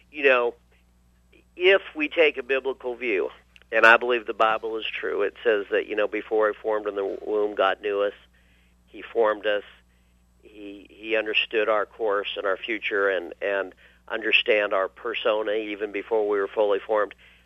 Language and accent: English; Montana, United States; now in Keithville, United States; I guess I'm from Montana. I live in Keithville.